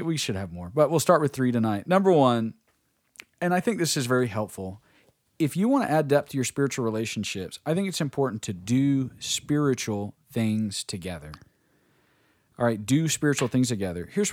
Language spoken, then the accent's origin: English; Bessemer, Alabama, United States; I remember growing up in Bessemer, we had a quick stop across the street from Flint Hill, Ernie's Stop and Go.